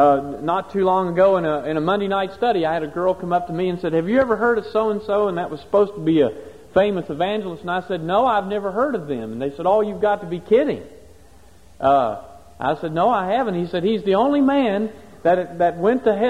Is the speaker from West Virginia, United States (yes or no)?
yes; West Virginia, United States; In area where I grew up in West Virginia, we made the claim as Churches of Christ that we were trying to restore New Testament Christianity.